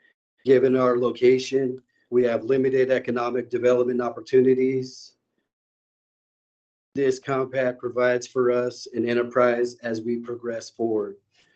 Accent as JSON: {"language": "English", "region": "Washington", "country": "United States", "said": "I hail from the Shalat Nation."}